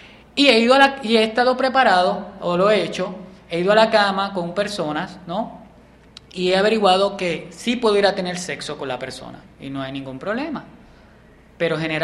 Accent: Puerto Rico; now in United States; yo salí de Puerto Rico. Yo no sé si yo hubiera crecido allí, estando allí con esa persona, pero lo que me ayudó en ese momento fue que salí de Puerto Rico. He estado aquí en los Estados Unidos por 5 años

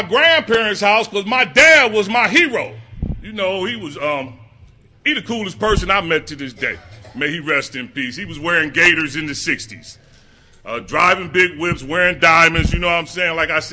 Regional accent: Omaha, Nebraska, United States; now in Minneapolis, United States; So I'm from Omaha. I live in Minneapolis. You know, I lived in five cities. Yeah, I lived in your city too, Chris, and I set up shop.

